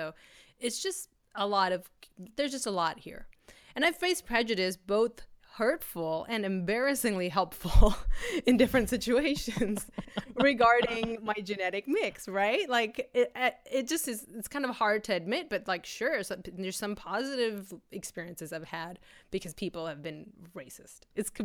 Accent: California, United States; I grew up in California and in the Bay Area and have friends from all over America.

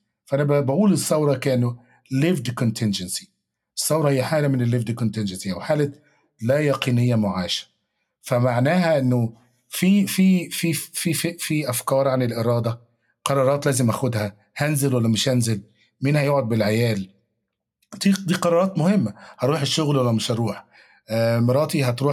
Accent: Egypt; أنا مصري بالنسبة لي يعني

